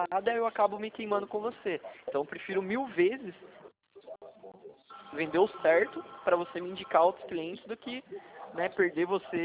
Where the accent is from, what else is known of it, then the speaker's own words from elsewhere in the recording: São Paulo, Brazil; Eu não, sou do Vale do Paraíba.